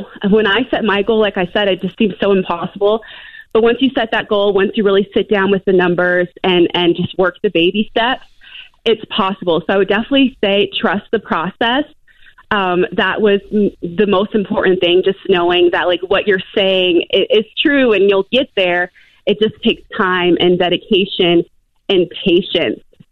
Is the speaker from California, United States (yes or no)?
yes; California, United States; now in Phoenix, United States; So right now I live in Phoenix, so covering a lot of the Phoenix Suns who are doing really well, but I'm originally from California